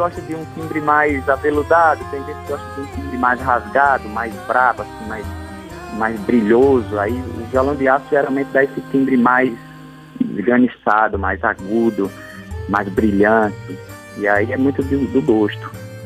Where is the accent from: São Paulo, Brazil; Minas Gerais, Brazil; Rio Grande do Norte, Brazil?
Rio Grande do Norte, Brazil; Natal; born there; Eu que nasci em Natal, no Rio Grande do Norte, mas que vim para Pernambuco atrás dessa cultura popular tão forte daqui do Nordeste e daqui também de Pernambuco.